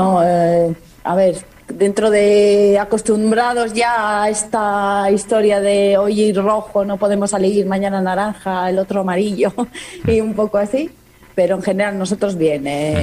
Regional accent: Spain; now in Italy; Pero porque somos españoles y somos más abiertos, salimos más.

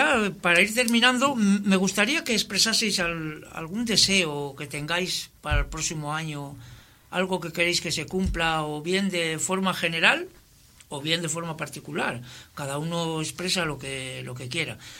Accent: Dominican Republic; pero en mi país, pero la República Dominicana no.

